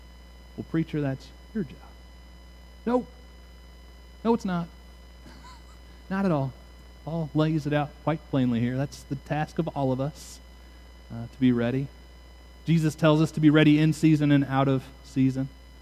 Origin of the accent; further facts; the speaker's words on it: United States; And it's unfortunate that as American Christians, we tend to overemphasize our independence.